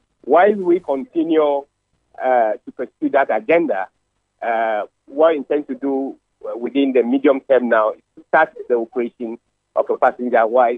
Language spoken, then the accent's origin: English; Ghana; So as Ghanaian, we need to be extremely grateful